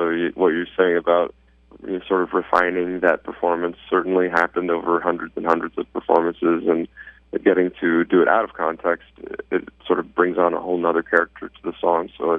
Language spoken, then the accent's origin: English; Wichita, Kansas, United States; I'm actually from Wichita, Kansas, so not too far away, and grew up singing and acting and doing plays in Wichita